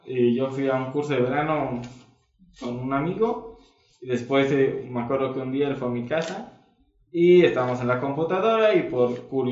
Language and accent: Spanish; Mexico City, Mexico; Ya después de que yo nací, estando aquí, en Ciudad de México, porque vivíamos ahí, fue cuando mi padre tomó una decisión. Y pues de cierta manera yo crecí en un hogar con padres cristianos.